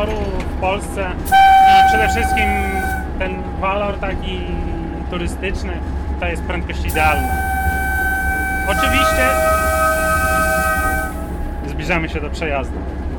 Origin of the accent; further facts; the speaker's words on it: Warsaw, Masovian Voivodeship, Poland; Ja się wychowałem w warszawskiej dzielnicy Włochy i moja dzielnica była otoczona ze wszystkich stron torami